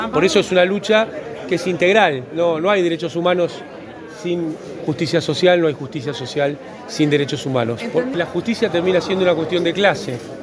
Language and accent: Spanish; Argentina; como argentinas, argentinos